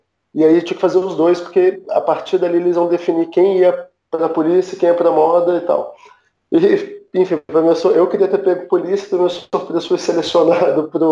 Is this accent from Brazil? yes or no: yes; Brasília, Federal District, Brazil; morava em Brasília, sou de Brasília